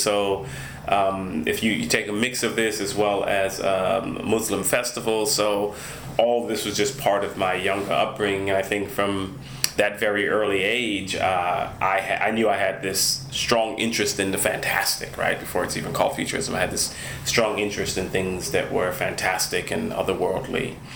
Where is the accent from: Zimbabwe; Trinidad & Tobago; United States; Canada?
Trinidad & Tobago; growing up in Trinidad when I was smaller, I had folk tales from my grandmother. I had folk tales from the community. I grew up in a community that was a mix of persons of African descent, Afro-Creolized people